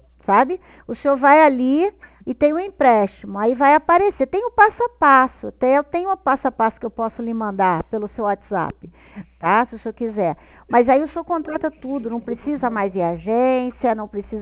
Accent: Rio de Janeiro, Brazil; Eu sou do Rio. Eu sou do Rio.

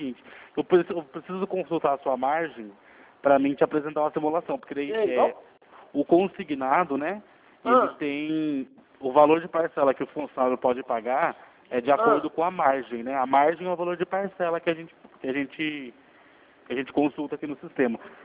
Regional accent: Capivari, São Paulo, Brazil; aqui eu falo do escritório, eu sou de Capivari.

